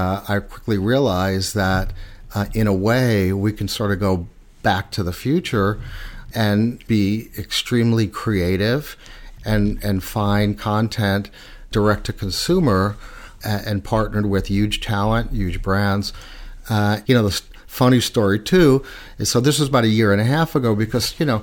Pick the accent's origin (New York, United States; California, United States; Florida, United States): New York, United States; Queens; Utopia is the parkway, is the street I grew up in Queens.